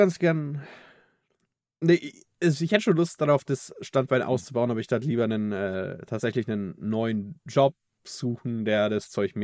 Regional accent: Bavaria, Germany; Ich fühle mich wie ein Oberpfälzer. Das ist meine Heimat. Aber ja, ich bin ja hin und her gerissen zwischen zwei Welten.

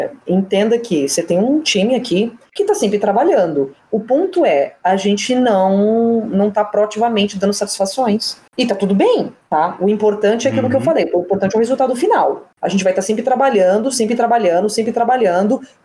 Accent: Brazil; sou brasileira. Fui comprar uma guitarra nos Estados Unidos porque lá é muito mais barato.

